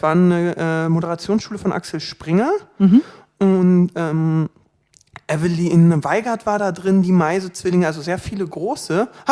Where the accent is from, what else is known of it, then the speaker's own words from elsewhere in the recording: Berlin, Germany; Ich bin ursprünglicher Berliner.